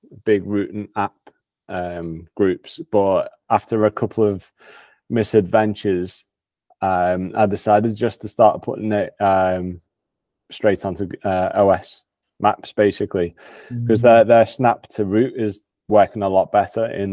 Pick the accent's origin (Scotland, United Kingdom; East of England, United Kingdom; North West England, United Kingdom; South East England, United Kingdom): Scotland, United Kingdom; Dumfries and Galloway, which is one of my most more like favorite places that is easily accessible, being Scottish.